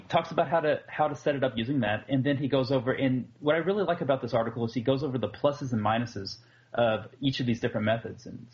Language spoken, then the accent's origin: English; the South, United States; I mean, I'm from the South, so